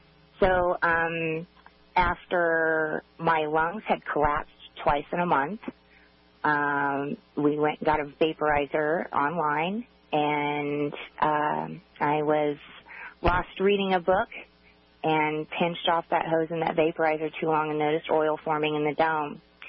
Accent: Garden City, Kansas, United States; Well, I grew up in Garden City, Kansas, and I was diagnosed with Crohn's disease in 2002.

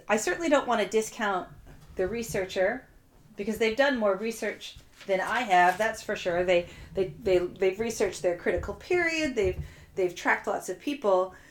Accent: United States; now in United Kingdom; I'm from the United States and I live in the UK.

